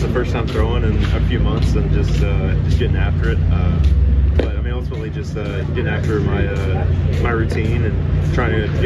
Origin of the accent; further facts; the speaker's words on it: Alabama, United States; I grew up in Alabama, so the Auburn-Alabama rivalry is huge.